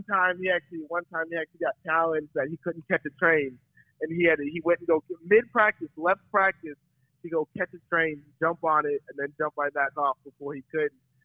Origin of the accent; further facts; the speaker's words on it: Maryland, United States; born there; also born or lived in California; I was born in Maryland. My older sister was born in Michigan, actually.